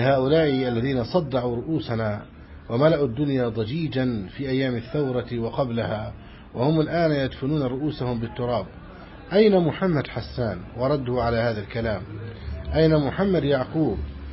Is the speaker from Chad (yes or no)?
no; Egypt; بلادنا مصر